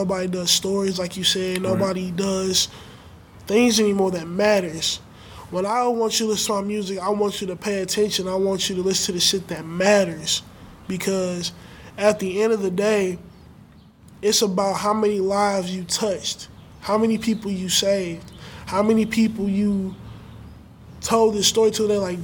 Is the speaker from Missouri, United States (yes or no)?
yes; St. Louis, Missouri, United States; Yeah, I grew up here in St. Louis all my life. Hazelwood, especially.